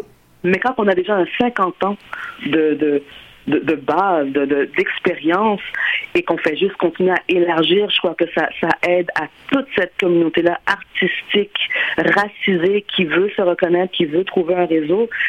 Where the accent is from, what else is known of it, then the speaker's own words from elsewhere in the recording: Quebec, Canada; J'ai grandi dans le Québec des années 90